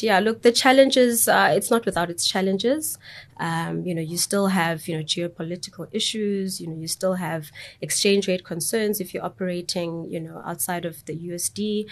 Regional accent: South Africa; I think even as a South African, you find now you fly more to Cape Town

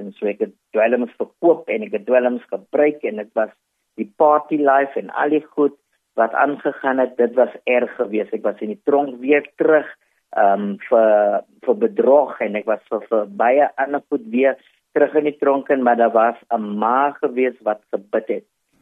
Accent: Lansdowne, Western Cape, South Africa; also born or lived in Hanover Park; Ek is gebore in Hanover Park, groot geword, in Lansdowne, en ons het so in 'n slaapkamer vertrek

